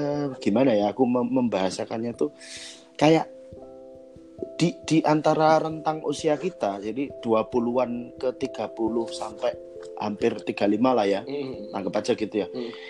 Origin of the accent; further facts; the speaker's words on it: Lamongan, East Java, Indonesia; now in Yogyakarta, Indonesia; aku kan pindah dari Jawa Timur, dari Lamongan itu ke Jogja itu tahun-tahun 2000. 2000-2001.